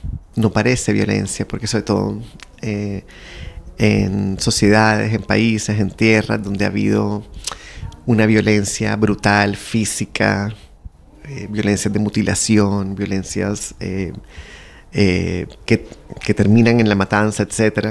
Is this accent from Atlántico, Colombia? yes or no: yes; Barranquilla, Atlántico, Colombia; Bueno, yo soy de Barranquilla, en Colombia.